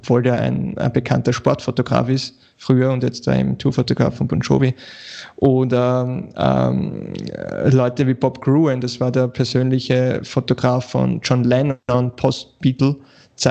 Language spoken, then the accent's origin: German; Vienna, Austria; ja, ich bin aus Wien, die Amis wissen wahrscheinlich nicht einmal, wo das ist